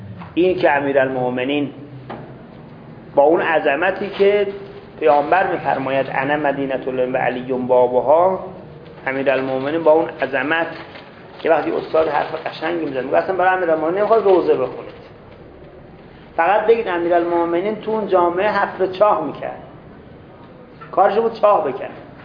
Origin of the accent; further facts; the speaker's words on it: Iran; خیلی فرق کنه که بعد قیافه فهمید که ما ایرانی هستیم